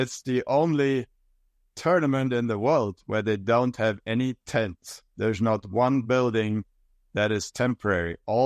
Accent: Germany; English is a second language; growing up in Germany, playing the European Tour in the in the mid-70s, I had never seen a golf course like Augusta.

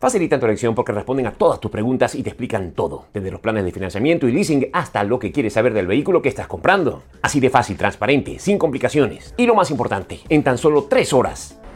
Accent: Venezuela; moved away; yo salí de Venezuela hace 3 años.

